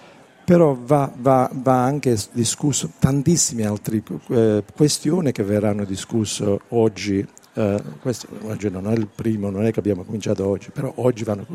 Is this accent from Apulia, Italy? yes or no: yes; Apulia, Italy; first language Apulian; Italian is a second language; perché spesso io lo storpeo l'italiano, perché la mia prima lingua è il pugliese.